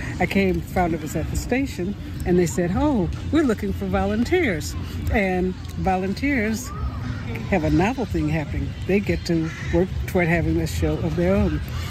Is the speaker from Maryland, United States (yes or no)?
no; Kansas City, Kansas, United States; also born or lived in Parsons / Detroit; I was born in Parsons, Kansas. Mm-hmm. Grew up in Kansas City, Kansas. Went to college in Detroit.